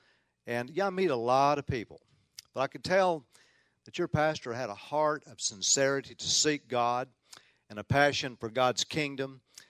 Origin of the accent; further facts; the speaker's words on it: Tennessee, United States; accent: southern; also born or lived in Oklahoma, United States; Now, I am from Tennessee. You might detect just a little bit of a southern accent.